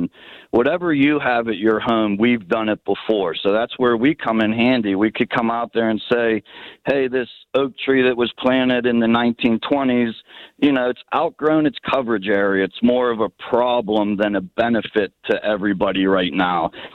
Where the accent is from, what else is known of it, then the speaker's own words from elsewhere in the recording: Pittsburgh, Pennsylvania, United States; And, you know, I grew up in Greenfield, so I'm, you know, familiar with those Greenfield, Squirrel Hill, Hazelwood.